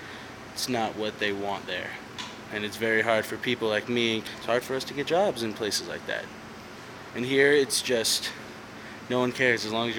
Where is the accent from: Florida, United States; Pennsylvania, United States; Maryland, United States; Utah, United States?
Utah, United States; Cedar City; now in Paonia, United States; I'm from Cedar City, Utah. I'm 19 years old. I live in Paonia, Colorado.